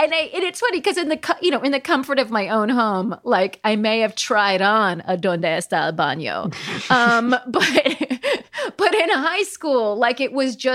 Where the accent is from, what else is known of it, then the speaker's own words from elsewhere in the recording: Palm Springs, California, United States; because I grew up in Palm Springs, and the major minority group in Palm Springs was the Mexicans.